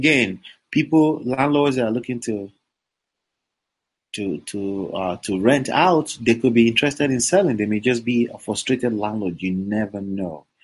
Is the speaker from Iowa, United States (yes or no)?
no; New Jersey, United States; I'm from New Jersey. I'm local in New Jersey.